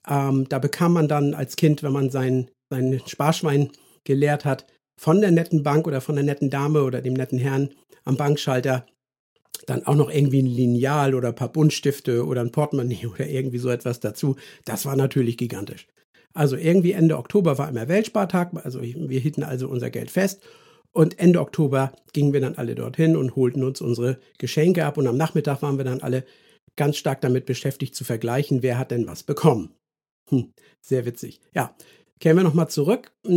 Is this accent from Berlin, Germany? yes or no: no; Schleswig-Holstein, Germany; Wir spielten im schönen Ostholstein in meiner Heimat